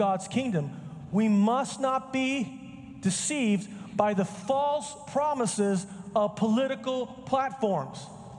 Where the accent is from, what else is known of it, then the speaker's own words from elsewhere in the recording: Oklahoma, United States; Because I'm from Oklahoma. We don't have good things there.